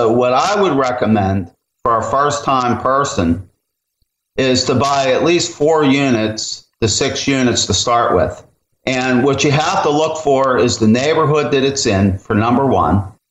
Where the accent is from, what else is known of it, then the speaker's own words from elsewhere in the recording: Pennsylvania, United States; now in Florida, United States; say like where I grew up in Pennsylvania, they'll buy a single home and rent it out